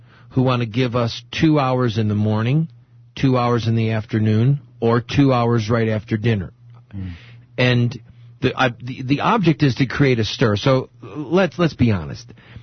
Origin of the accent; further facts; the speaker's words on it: New Jersey, United States; I'm from New Jersey. We do that where I'm from, too.